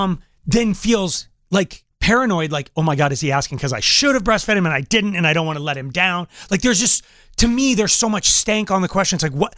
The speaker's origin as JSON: {"language": "English", "region": "Colorado", "country": "United States", "said": "Like, I never tell somebody I'm from Colorado."}